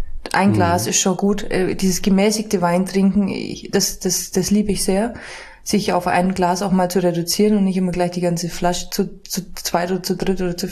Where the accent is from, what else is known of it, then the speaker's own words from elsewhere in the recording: Bavaria, Germany; Also ich komme aus Bayern und also für mich gehört ein Feierabendgetränk auch manchmal einfach dazu.